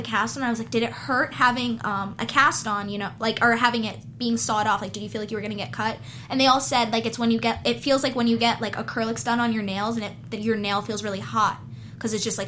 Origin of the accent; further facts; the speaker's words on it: New Jersey, United States; Well, yeah, I grew up in Jersey, so I spent a lot of time in New York City, like, working, like, when I was modeling.